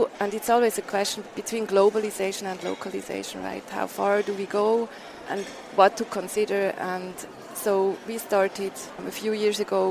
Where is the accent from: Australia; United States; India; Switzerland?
Switzerland; I'm from Switzerland.